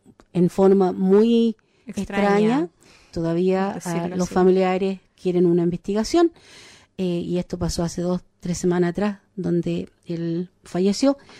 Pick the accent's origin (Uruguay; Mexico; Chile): Chile; como ya conocemos esta historia, los que somos chilenos